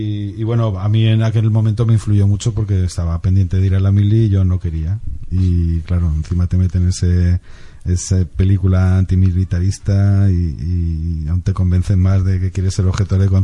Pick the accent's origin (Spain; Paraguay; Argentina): Spain; Zaragoza, Aragon; accent: maño; Aparte de nuestro acento es, no sé por qué, pero allí el acento del maño es...